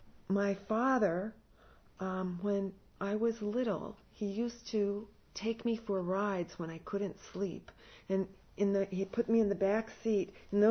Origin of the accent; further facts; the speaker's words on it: Seattle, Washington, United States; which was only 2 hours away because I was raised in Seattle.